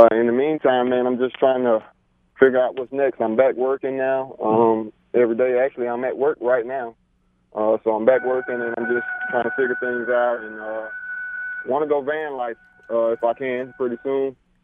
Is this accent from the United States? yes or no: yes; Alabama, United States; where'd you come from? I came from Alabama.